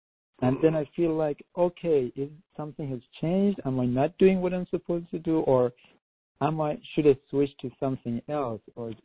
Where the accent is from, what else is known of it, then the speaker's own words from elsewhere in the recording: Maryland, United States; Actually, I'm from Maryland. My phone is from Texas, but...